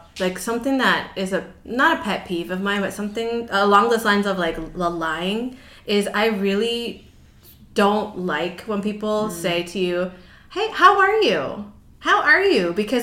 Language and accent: English; Canada; also born or lived in Cincinnati, Ohio; I'm originally from Canada. Then for a short time, we lived in Cincinnati, Ohio. Then back to Canada.